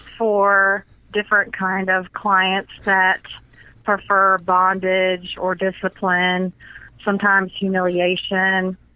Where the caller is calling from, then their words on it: Nashville, Tennessee, United States; Oh, I'm from Nashville, Tennessee.